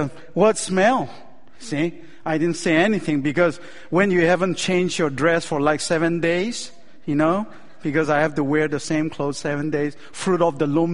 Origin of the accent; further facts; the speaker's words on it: Chicago, Illinois, United States; So I'm a Cubs fan. I'm from Chicago. My son born there. My wife and I, we all started there.